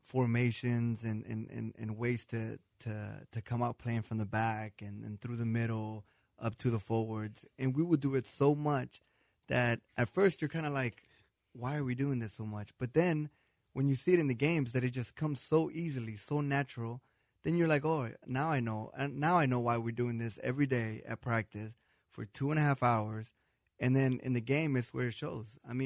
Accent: Houston, Texas, United States; You know, I'm open to hopefully staying here in Houston. I would love to play for my hometown team.

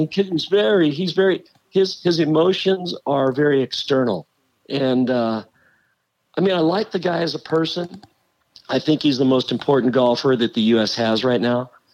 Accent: San Diego, California, United States; now I'm from San Diego, so the flight's right. It's the shortest flight you could ever take.

